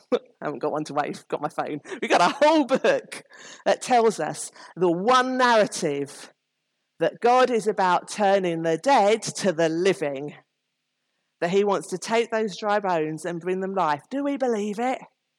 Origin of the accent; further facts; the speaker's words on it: United Kingdom; We're very British. We don't like asking for money, do we?